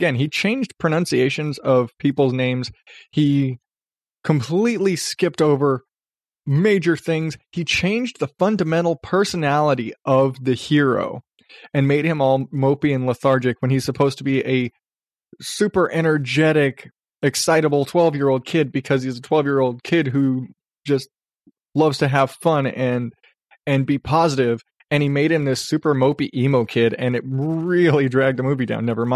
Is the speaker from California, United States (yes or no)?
no; Arizona, United States; I grew up in Arizona. That's just the way it is.